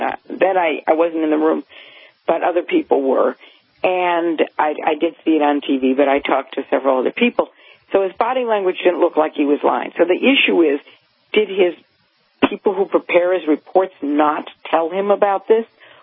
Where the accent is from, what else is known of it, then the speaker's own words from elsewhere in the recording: Ohio, United States; I lived in Cleveland, Ohio, so I love Cleveland because I'm from Ohio.